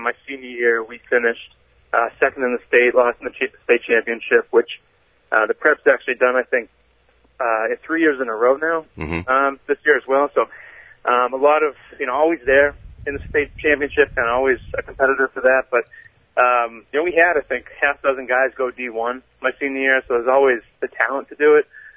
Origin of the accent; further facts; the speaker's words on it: North Reading, Massachusetts, United States; Yeah, so I grew up in North Reading, Mass. Went to St. John's Prep in Danvers for high school.